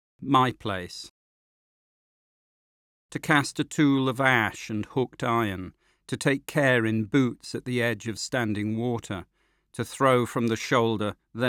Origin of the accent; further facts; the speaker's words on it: East Midlands, United Kingdom; I am a landlubber from Derbyshire with no special knowledge of sea life.